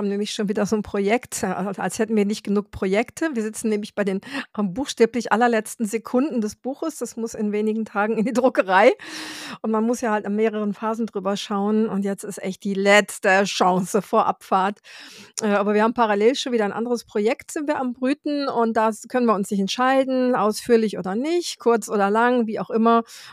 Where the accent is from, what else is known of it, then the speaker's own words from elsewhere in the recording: South Region, Brazil; now in Ireland; ich bin im Süden Brasiliens groß geworden, da gibt es den nicht.